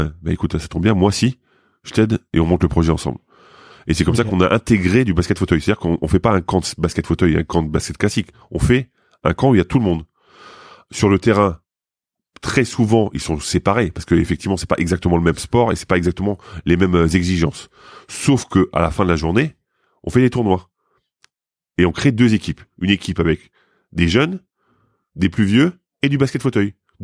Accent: Grand Est, France; parce que je suis lorrain et encore une fois, j'avais envie de revenir

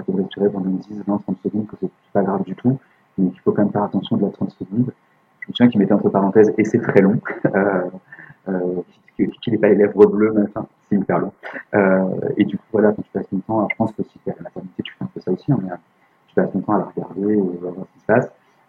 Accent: France; now in Canada; on est français

